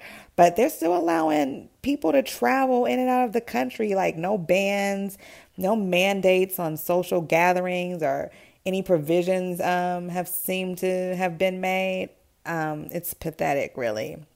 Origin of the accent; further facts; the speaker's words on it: California, United States; New York, my home state of California, New Jersey, Illinois